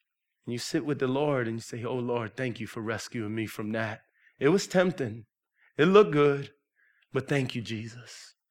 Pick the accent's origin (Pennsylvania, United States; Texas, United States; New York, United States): New York, United States; New York City; I say, since I'm from New York City, we got the best pizza around.